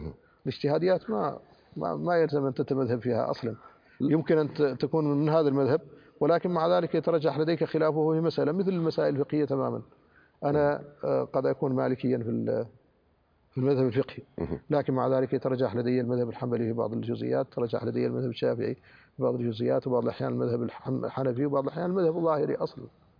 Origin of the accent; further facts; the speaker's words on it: Mauritania; أنا عندنا في موريتانيا تارة نكون مع المعارضة